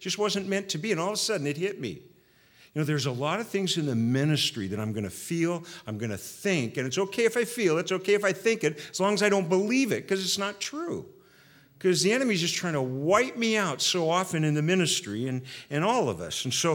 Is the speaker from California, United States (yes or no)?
yes; San Diego, California, United States; So I came originally from San Diego and left there to go up north.